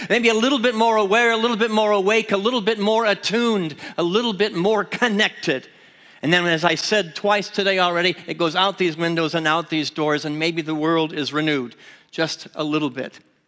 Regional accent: England, United Kingdom; I'm English through and through.

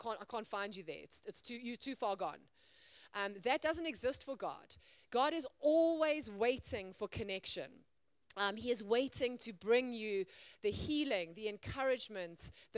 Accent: South Africa; now in Zimbabwe; I thought South Africans were robust until I came to Zim and I was like, we are soft down south.

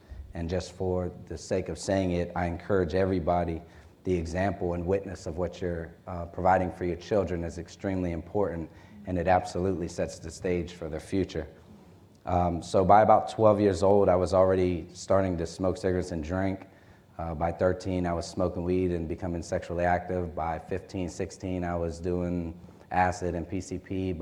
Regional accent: Pennsylvania, United States; I was raised up in Pennsylvania, and I was come out of a broken home.

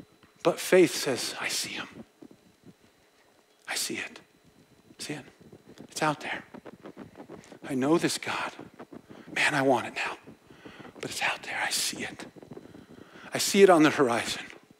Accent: Nebraska, United States; I remember when I was a kid, I grew up in Nebraska, as I think all of you know.

